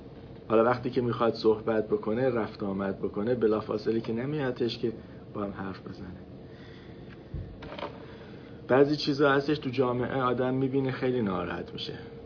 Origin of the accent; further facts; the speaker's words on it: Iran; اگه ما مال ایران بودیم، ایران اومد، از ایران اومدیم اینجا